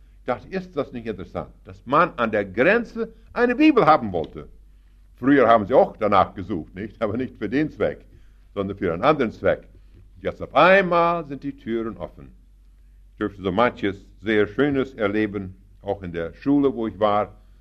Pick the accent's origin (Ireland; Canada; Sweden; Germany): Canada; Ich sage, ich komme aus Kanada